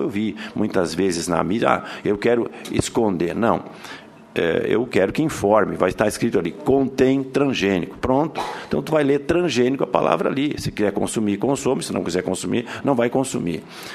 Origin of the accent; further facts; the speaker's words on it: Brazil; aqui dentro do Brasil, sendo brasileiro